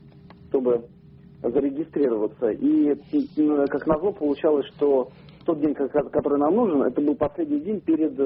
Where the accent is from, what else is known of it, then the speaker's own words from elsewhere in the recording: Moscow, Russia; я из Москвы.